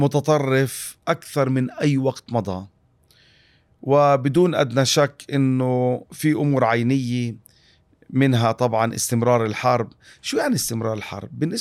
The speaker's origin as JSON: {"language": "Arabic", "country": "Palestine", "said": "شعبنا الفلسطيني بطل يا رجل"}